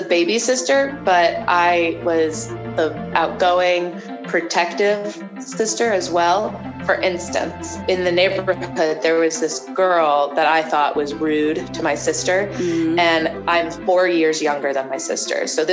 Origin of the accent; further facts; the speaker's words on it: Florida, United States; I grew up in Florida, so it's beautiful oak, live oak trees